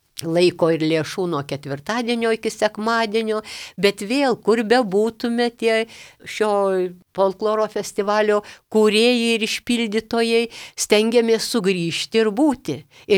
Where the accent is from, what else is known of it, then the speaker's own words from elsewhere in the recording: Užpaliai, Utena County, Lithuania; Aš jau šiek tiek minėjau apie mano tėviškės Užpalių